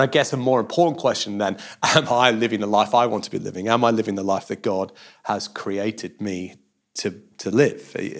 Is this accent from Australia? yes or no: yes; Australia; I did grow up in Australia. You can't really hear it in my accent anymore